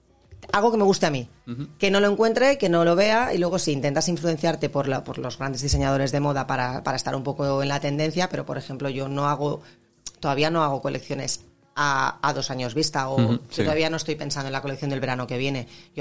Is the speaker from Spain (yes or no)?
yes; Algemesí, Valencian Community, Spain; Yo soy de Algemesí era zona cero.